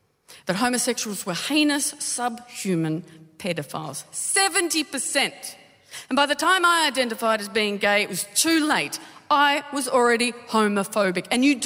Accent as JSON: {"language": "English", "region": "Tasmania", "country": "Australia", "tie": "born or raised there", "said": "From the years 1989 to 1997, right, this is 10 years, effectively my adolescence. Tasmania was at the centre of a very toxic national debate about homosexuality and whether or not it should be legalised. And I'm from the northwest coast of Tasmania"}